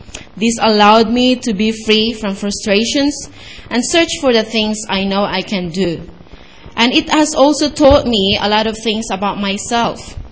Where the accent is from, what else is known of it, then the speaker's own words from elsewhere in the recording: Philippines; now in Australia; As a Filipina woman, I have found it a little bit hard to find a ministry for me. Because, you know, this is Australia